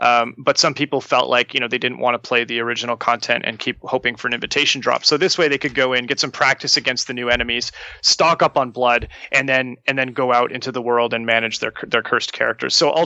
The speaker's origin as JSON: {"language": "English", "town": "Yellowknife", "region": "Northwest Territories", "country": "Canada", "tie": "born or raised there", "said": "Well, I grew up in Yellowknife, and in the summer, in the Northwest Territory in Canada"}